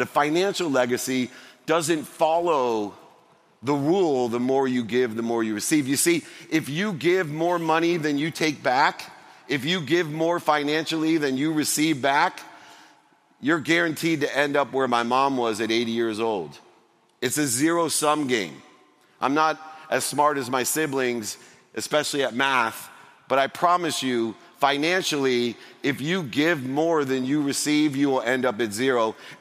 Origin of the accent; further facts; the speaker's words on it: Akron, Ohio, United States; I was born and raised in Akron, Ohio.